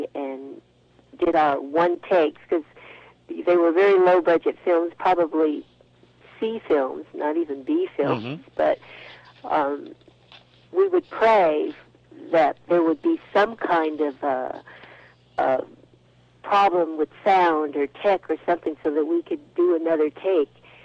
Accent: San Diego, California, United States; also born or lived in Oklahoma; Well, I was born in Oklahoma and a Navy child, and my dad came to San Diego, and so I really grew up in California, in San Diego

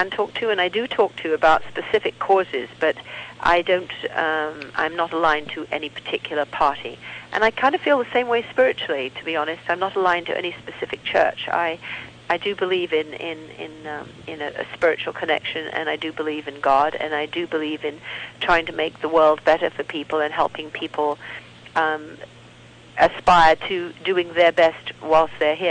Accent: United Kingdom; now in United States; because I'm British and not American, I can't as yet vote in America.

